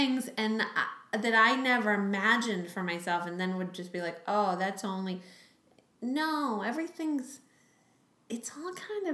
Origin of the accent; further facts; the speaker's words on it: Boston, Massachusetts, United States; now in Los Angeles, United States; I mean, I did it in Boston first. I'm from Boston. I found that in Boston.